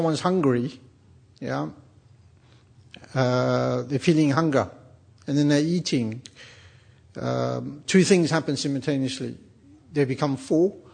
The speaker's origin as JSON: {"language": "English", "region": "London", "country": "United Kingdom", "said": "I can see you're not, sorry, I'm from London, that's what they say in London, what's your problem?"}